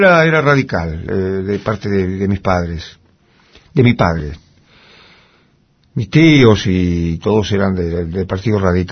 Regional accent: Bahía Blanca, Buenos Aires Province, Argentina; Donde yo vivía, en Villamitre, donde yo nací, era la mayoría de la gente era peronista, ¿no?

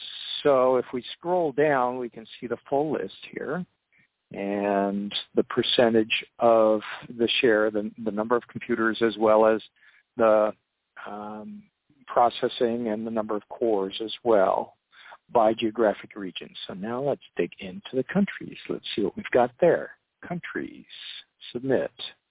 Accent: Canada; Let's see how many are in Canada, my home country here.

